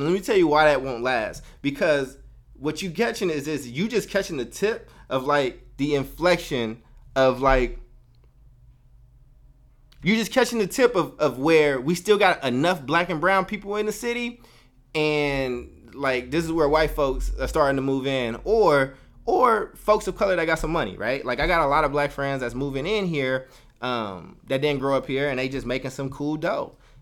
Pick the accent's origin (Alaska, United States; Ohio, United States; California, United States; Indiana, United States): California, United States; Oakland; I lived in Oakland. I lived in North Oakland. I grew up in North Oakland. So I settled in North Oakland when I was maybe like 11 with my parents, right?